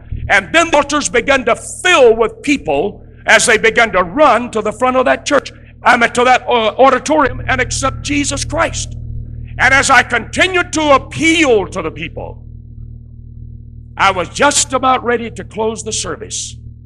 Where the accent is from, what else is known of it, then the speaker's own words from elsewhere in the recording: El Dorado, Arkansas, United States; all the pastors on the platform were ministers from my hometown in El Dorado, Arkansas.